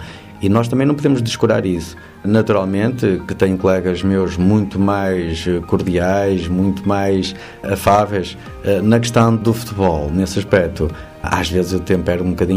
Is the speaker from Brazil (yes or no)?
no; Lousado, Braga, Portugal; Na minha terra natal, onde eu vivi e hoje vivo, em Lousado, Vila Nova Famalicão